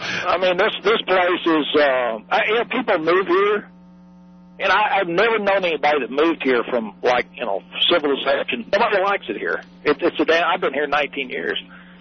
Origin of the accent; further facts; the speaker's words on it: Houston, Texas, United States; I'm from Houston, but that's a little different kind of conservatism.